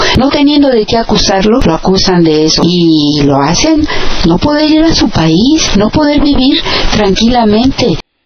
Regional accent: Mexico; Nosotros, como mexicanos, tenemos que estar conscientes de qué está aquí en juego.

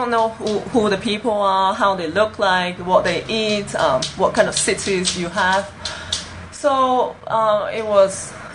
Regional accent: Hong Kong; also born or lived in England; now in Colombia; I'm from Hong Kong originally, and I've lived in England for 10 years, more or less, and I came here 2 years ago.

